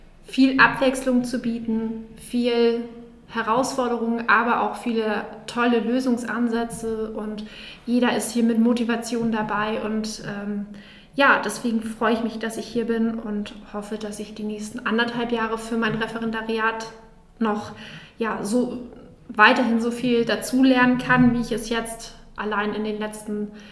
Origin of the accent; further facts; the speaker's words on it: Schleswig-Holstein, Germany; now in Heide, Germany; Ja, ich bin aus Nordfriesland erst hier nach Heide ja, dazugekommen, also keine Ur-Dithmarscherin